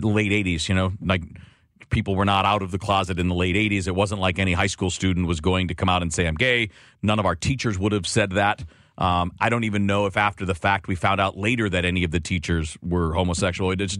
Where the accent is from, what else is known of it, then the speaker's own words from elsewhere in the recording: Detroit, Michigan, United States; I'm from Detroit.